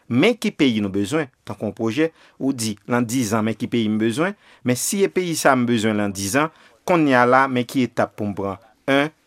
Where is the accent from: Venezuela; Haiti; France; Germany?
Haiti; c'est seulement même qui est là en tant qu'haïtien